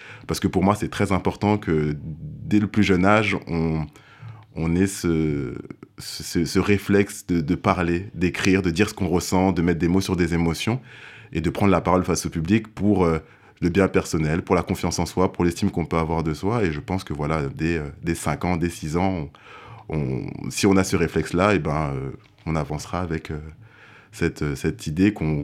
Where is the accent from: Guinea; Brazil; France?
France; born there; je suis un peu entre les deux continents, entre les deux cultures. Je suis né en France